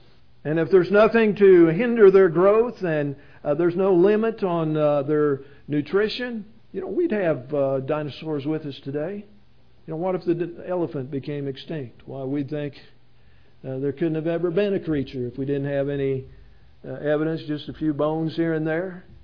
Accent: Illinois, United States; when I grew up in Illinois, we used to live in a river valley, and in that river valley there were bluffs.

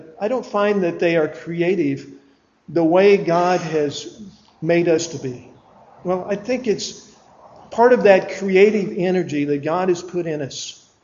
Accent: Midwest, United States; back on the mainland growing up in the Midwest, we had this expression

